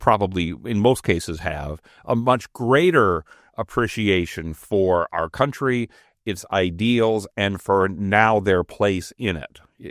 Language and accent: English; United States; it just seems like we're sort of, as an American, you're sort of given up.